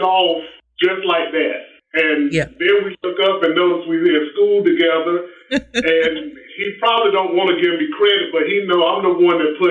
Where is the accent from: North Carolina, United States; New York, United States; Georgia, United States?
North Carolina, United States; Laurinburg; I'm originally from Laurinburg. Little dot on the map here in the state.